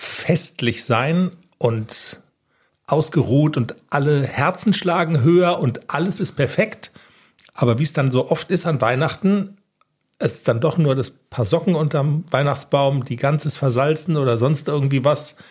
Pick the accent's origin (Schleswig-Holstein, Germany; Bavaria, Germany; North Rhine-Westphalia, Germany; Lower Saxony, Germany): Bavaria, Germany; es könnte sein, dass es mit dem Hochdeutsch so ein bisschen hapert. Ich komme nämlich aus Niederbayern.